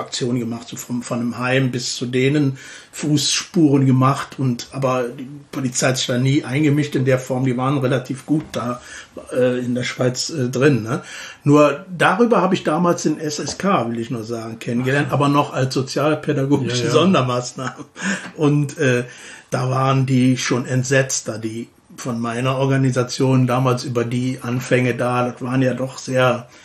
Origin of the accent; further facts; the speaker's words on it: Stolberg, North Rhine-Westphalia, Germany; Ja, ich komme aus Stolberg eigentlich.